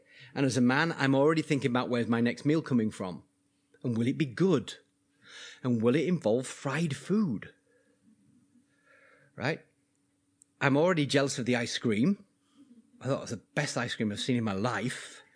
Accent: England, United Kingdom; now in New Zealand; I'm an Englishman, but is really a New Zealander at heart and in passport and everything else.

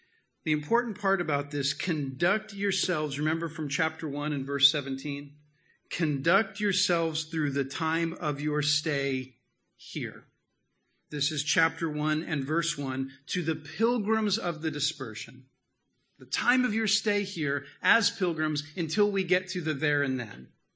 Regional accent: United States; And as an American, man, there's so many Americans, but I'm an American first.

